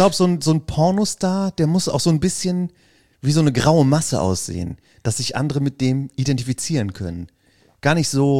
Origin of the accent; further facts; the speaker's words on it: Aachen, North Rhine-Westphalia, Germany; wenn mich dann Franzosen angesprochen haben, wo ich herkomme, die haben ja schon gemerkt, dass ich aus Deutschland komme, aber ich habe dann, wenn die gefragt haben, aus welcher Stadt kommst du, habe ich dann geantwortet, Aix-la-Chapelle.